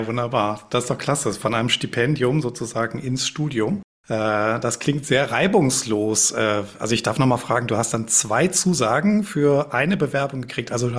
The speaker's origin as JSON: {"language": "German", "region": "North Rhine-Westphalia", "country": "Germany", "tie": "born or raised there", "said": "ich bin auch im Ländlichen aufgewachsen in Ostwestfalen, also da, wo keiner Humor hat angeblich."}